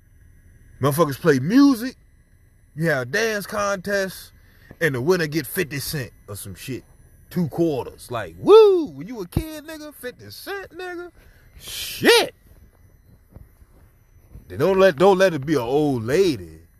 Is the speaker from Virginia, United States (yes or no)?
yes; Newport News, Virginia, United States; I'm a dirty ghetto kid. I'm from Newport News, downtown, pretty every nigga in the hood.